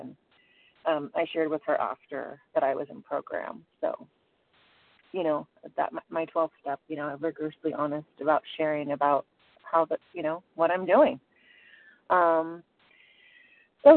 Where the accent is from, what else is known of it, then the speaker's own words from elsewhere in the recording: San Diego, California, United States; I'm from San Diego, California, and I'm a compulsive overeater.